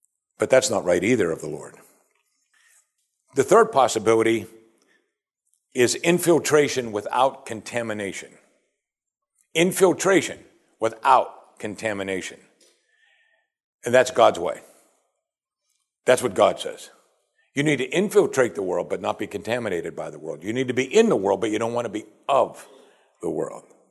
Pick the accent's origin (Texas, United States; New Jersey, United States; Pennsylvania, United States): Pennsylvania, United States; I grew up in Western Pennsylvania, and there are a lot of Amish around us.